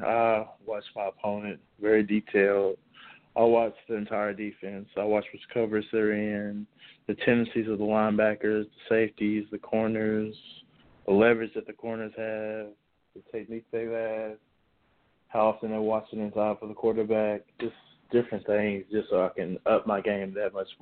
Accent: Kentucky, United States; I'm originally from Kentucky, so that's right across the river, so my family could come watch me play.

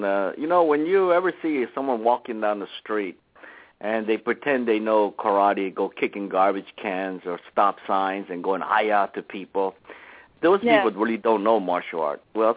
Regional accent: South Korea; I was raised and born in Korea. My father is Hawaiian, so I'm a half Korean and half Hawaiian, more Hawaiian than Korean because as I grew up in Korea

